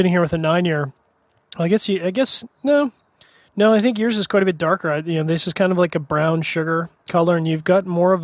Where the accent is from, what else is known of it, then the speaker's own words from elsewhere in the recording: Canada; because I'm Canadian